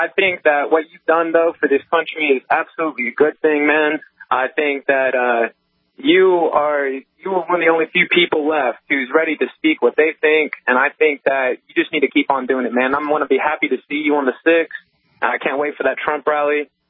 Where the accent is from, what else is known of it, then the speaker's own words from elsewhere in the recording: Appalachia, United States; I'm an Appalachian boy